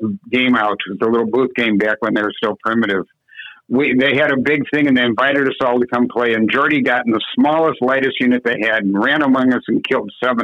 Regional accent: Chicago, Illinois, United States; I'm from Chicago originally.

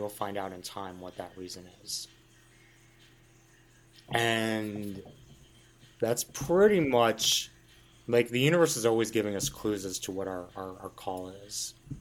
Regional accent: Dayton, Ohio, United States; I'm from Dayton, Ohio.

